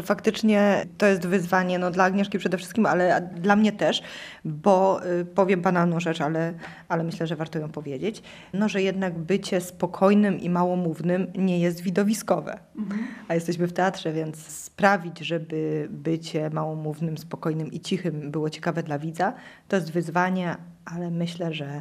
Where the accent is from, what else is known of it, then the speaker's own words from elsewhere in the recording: Silesian Voivodeship, Poland; Ja pochodzę ze Śląska, więc widywałam go z poziomu widowni.